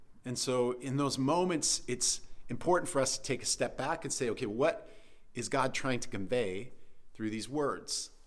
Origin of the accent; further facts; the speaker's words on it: United States; because as an American, growing up in American society, it seemed also very unnecessary to be so formal about things.